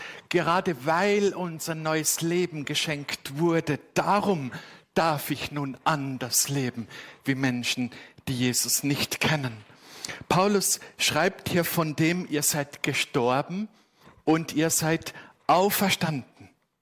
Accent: Austria; ich bin aufgewachsen in Österreich als Kind eines Missionars

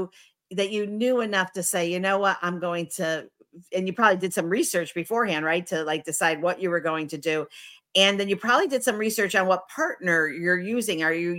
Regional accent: Connecticut, United States; born there; also born or lived in Florida; I'm on the East Coast too, by the way. I was born in Connecticut.

